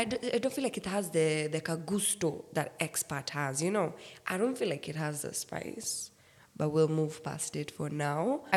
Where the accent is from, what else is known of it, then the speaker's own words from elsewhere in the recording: Kenya; And I am a Kenyan citizen, although I'm also Sudanese and etc. But moving back home to Kenya, which happened last year in June